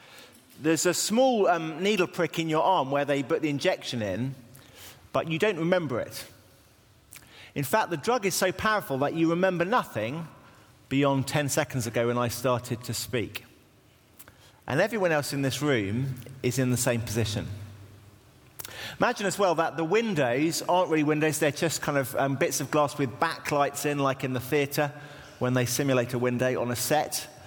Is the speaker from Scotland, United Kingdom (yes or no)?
no; Cambridge, East of England, United Kingdom; now in London, United Kingdom; Well, I'm from Cambridge. I live in East London